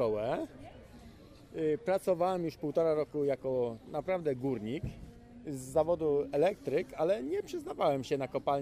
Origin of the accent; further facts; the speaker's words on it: Pomeranian Voivodeship, Poland; bo pochodzimy z dawnego Słupskiego, no to do Ustki, nie?